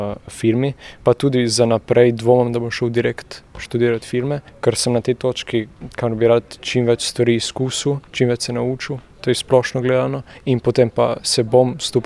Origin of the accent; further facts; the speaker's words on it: Sežana, Coastal–Karst, Slovenia; prihajam iz Sežane, imam 17 let